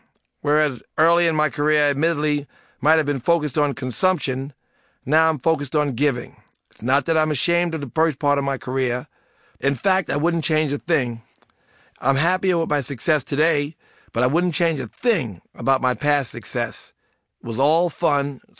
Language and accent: English; New York City, New York, United States; I grew up in Hollis, Queens, and as a young man found myself falling into the same traps and ensnares so many other young people growing up in the streets of urban America.